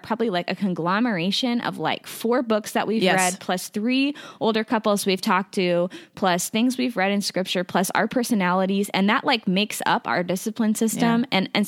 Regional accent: Kansas City, United States; And I am from Kansas City.

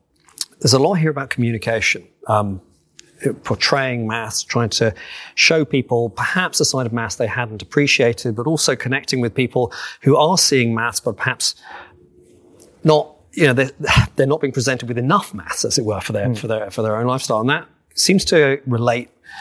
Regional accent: London, United Kingdom; now in Bristol, United Kingdom; I grew up in London. I live in Bristol.

